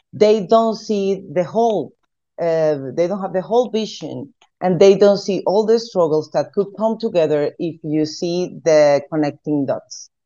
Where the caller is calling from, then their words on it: Venezuela; I'm talking from Venezuela and I'm part of the Afro-Venezuelan network in the Somos Venezuela movement